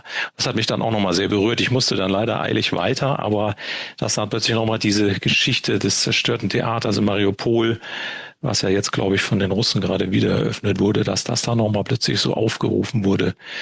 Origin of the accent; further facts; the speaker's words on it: Würzburg, Bavaria, Germany; in einer kleinen Vorstadtgemeinde in Würzburg, in meiner Heimatstadt